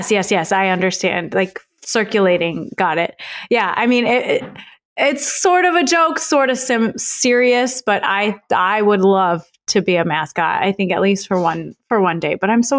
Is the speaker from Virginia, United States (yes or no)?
no; Chicago, Illinois, United States; First of all, you failed because I heard an S in Illinois, and that's not allowed for us from Chicago, Illinois.